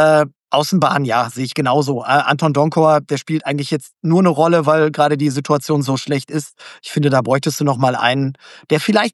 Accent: Gelsenkirchen, North Rhine-Westphalia, Germany; Ich bin gebürtiger Gelsenkirchener. Also ich wohne in einer Region, die... Also es ist mit Sicherheit nicht einfach, in Gelsenkirchen zu wohnen.

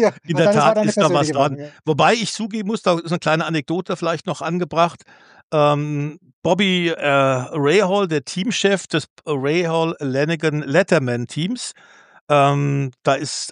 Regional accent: Germany; wir kommen aus Deutschland, müssen dann unserem Akzent hier auch kennen und hören

